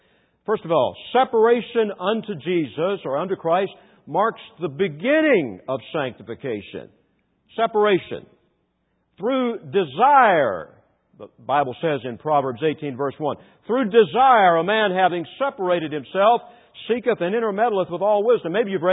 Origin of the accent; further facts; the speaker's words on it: the South, United States; In the war between the states, see, I'm a Southerner, I know how to refer to it.